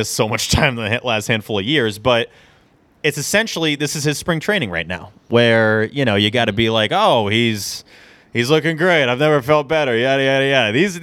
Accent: Louisville, Kentucky, United States; I'm not even from Boston. I'm from Louisville

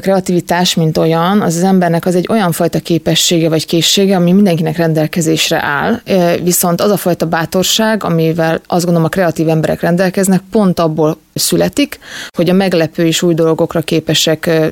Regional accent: Hungary; also born or lived in United States; én kétlaki gyerek voltam, és félig meddig Amerikában, félig meddig Magyarországon nőttem fel, és borzasztóan sok közösségben éltem

